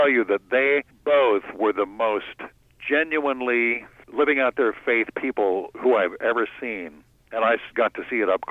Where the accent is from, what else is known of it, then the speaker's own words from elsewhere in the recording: California, United States; also born or lived in Lexington, United States / Reno, United States; I was born in Lexington, but we moved by the time I was not quite 2 years old. We were out in California. So I did a lot of growing up in Southern and Northern California and in Reno, Nevada